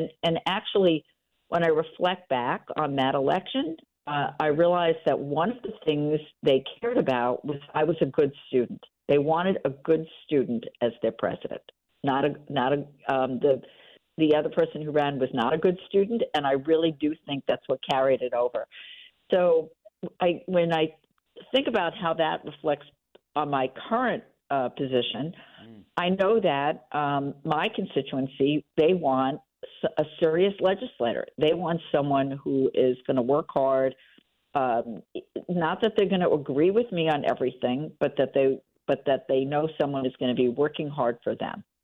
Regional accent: Brooklyn, New York, United States; now in Westchester County, United States; So I grew up in Brooklyn, New York, originally from the city, and moved to Westchester County when I got married.

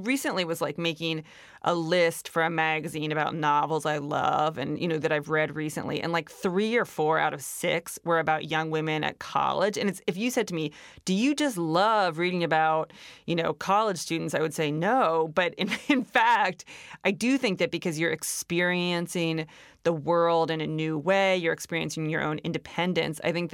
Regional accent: Ohio, United States; I grew up in Ohio. I attended boarding school in Massachusetts.

